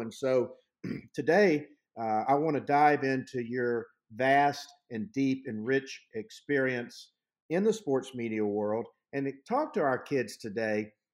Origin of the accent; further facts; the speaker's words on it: Mobile, Alabama, United States; I grew up near Mobile, spent many, many Saturday nights going to Tiger Stadium and watching the Bengal Tigers.